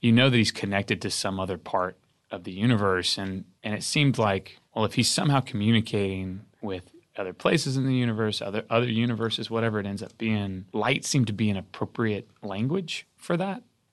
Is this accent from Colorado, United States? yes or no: no; Little Rock, Arkansas, United States; You know, I grew up in Little Rock where we didn't have foreign cinema. We didn't have art house cinema.